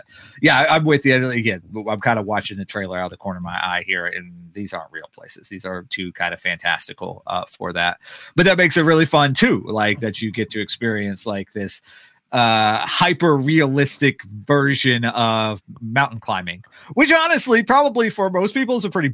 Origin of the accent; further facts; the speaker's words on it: Texas, United States; that's just not something I ever had an opportunity to do growing up in the Texas Panhandle. That's completely flat.